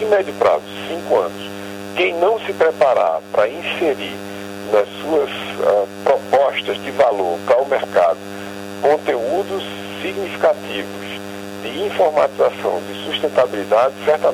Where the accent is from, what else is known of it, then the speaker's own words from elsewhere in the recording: Brazil; como a gente diria no interior da Paraíba do Ceará, de onde eu sou, por sinal.